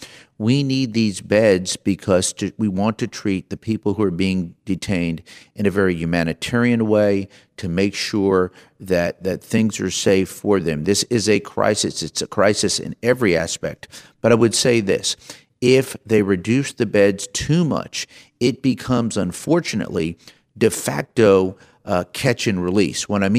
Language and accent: English; Tennessee, United States; Sister state of Alabama. I'm from Tennessee.